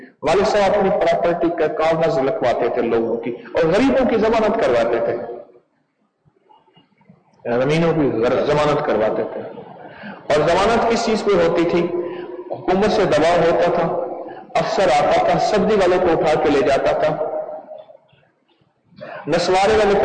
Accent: Pakistan; میں نے کہا میں پاکستان سے ہوں.

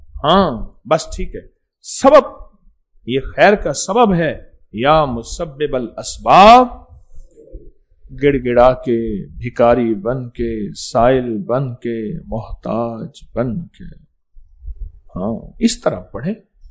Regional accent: Haveli, Azad Kashmir, Pakistan; حویلی میں, میرا آبائی شہر ہے حویلی میں

